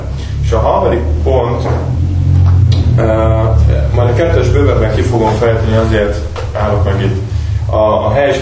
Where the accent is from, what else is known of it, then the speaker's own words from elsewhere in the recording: Debrecen, Hajdú-Bihar, Hungary; Én debreceni származású vagyok